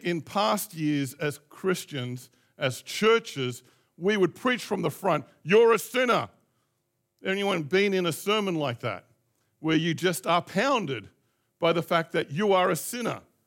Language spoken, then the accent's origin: English; Australia; And of course, I see Indians, and as an Aussie, you know, I'm thinking, oh, I've got to go up and talk to them.